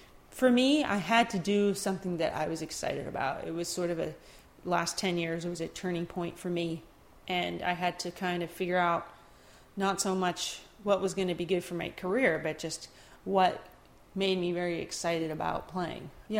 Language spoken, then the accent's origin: English; Philadelphia, Pennsylvania, United States; I'm from Philadelphia all my teenage years